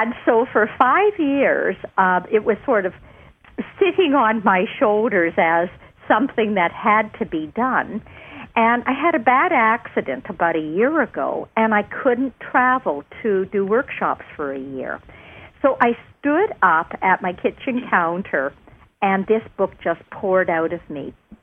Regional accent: Canada; being a Canadian

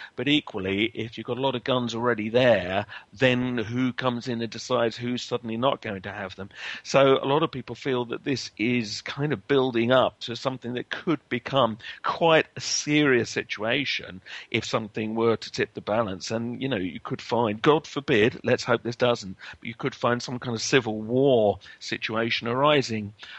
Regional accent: Lewes, South East England, United Kingdom; lived for a while in the very town I grew up in Lewes, in England.

